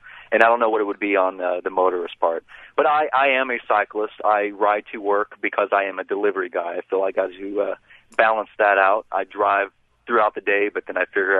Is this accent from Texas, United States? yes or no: no; Nashville, Tennessee, United States; also born or lived in New York; And we moved away from New York because coming from Nashville, I don't want to say that just the stereotype of Southern hospitality versus Northern, I don't know what it was.